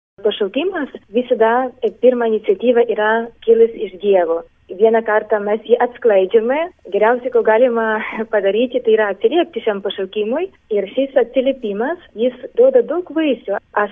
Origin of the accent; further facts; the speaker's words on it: Ukraine; now in Lithuania; esu iš Ukrainos ir Lietuvoje jau gyvenu, darbuojusi 9 metus.